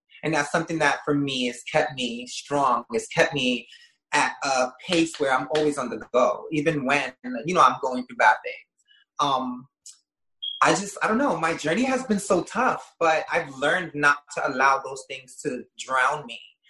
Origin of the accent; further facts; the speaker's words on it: Bronx, New York, United States; I came from the Bronx. I was raised in the projects. I've been homeless.